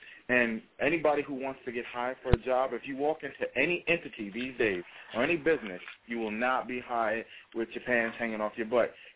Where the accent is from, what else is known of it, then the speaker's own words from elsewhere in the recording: Mount Vernon, New York, United States; I'm from Mount Vernon, New York.